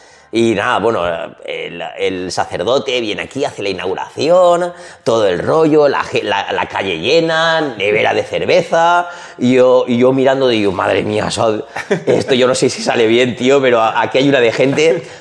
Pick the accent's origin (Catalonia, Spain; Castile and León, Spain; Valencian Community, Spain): Valencian Community, Spain; Algemesí; moved away; soy una persona muy amante de mi pueblo, estoy muy satisfecho y muy orgulloso de pertenecer a Algemesí, ¿no? Y he participado en casi todo lo que se puede estar en Algemesí. Pero la verdad que desde muy jovencillo siempre he estado fuera.